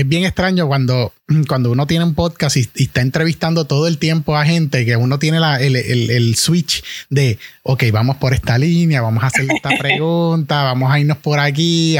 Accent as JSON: {"language": "Spanish", "town": "Manatí", "country": "Puerto Rico", "tie": "born or raised there", "said": "Yo soy natural de Manatí."}